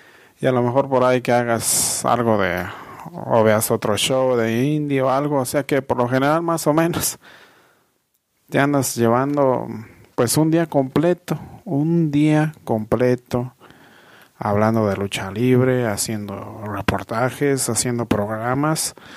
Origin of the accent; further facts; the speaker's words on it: Mexico; ya soy una persona grande, tengo 31 años. Y soy de México.